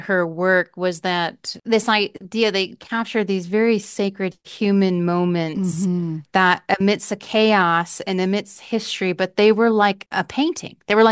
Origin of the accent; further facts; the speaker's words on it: Battle Creek, Michigan, United States; And I'm from Battle Creek, is right down here in the palm.